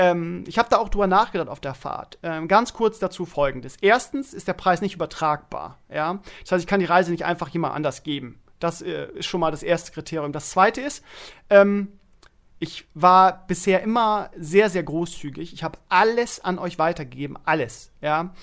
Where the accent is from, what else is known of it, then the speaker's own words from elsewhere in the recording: Bremen, Germany; Ich sag, ja, da bin ich Lehrer, aber eigentlich komme ich aus Bremen.